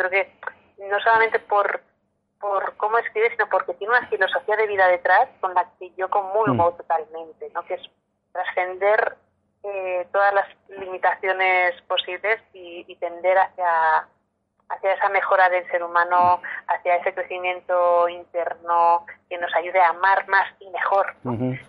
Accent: Almodóvar del Campo, Castilla-La Mancha, Spain; que allí anduvieron por mi pueblo, pisaron Almodóvar también del campo

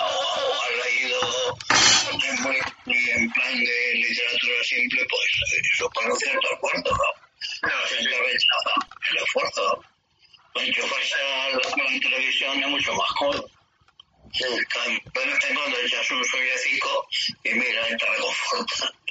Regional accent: Ciudad Real, Castilla-La Mancha, Spain; porque yo soy de Ciudad Real y mi padre me enviaba para pagar la pensión y por el colegio mayor

